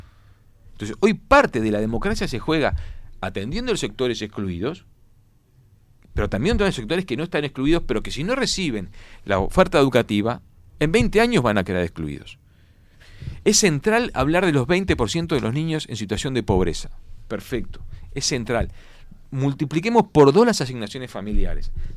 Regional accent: Montevideo, Uruguay; born there; Yo soy el Cerrito de la Victoria, nací en el Cerrito.

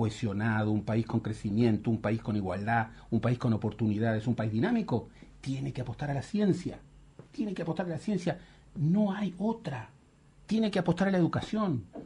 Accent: Israel; Para darte un ejemplo, Israel, vengo de Israel, invierte 4.5% de su producto, que es inmenso.

